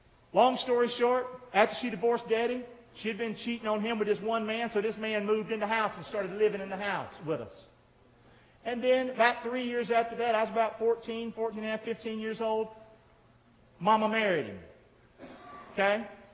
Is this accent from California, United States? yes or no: no; Rockingham, North Carolina, United States; I grew up in Rockingham, North Carolina. Didn't grow up in a Christian home. Poor as dirt.